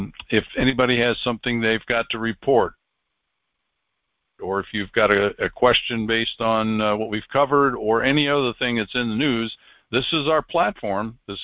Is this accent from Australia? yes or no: no; Wales, United Kingdom; since I'm a Welshman, that's probably why.